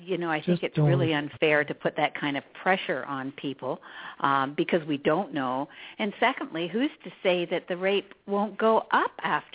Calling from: Toronto, Ontario, Canada; from Toronto calling.

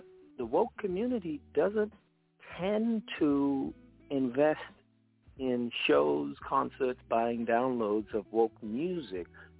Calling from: East Coast, United States; Yeah, I'm on the East Coast.

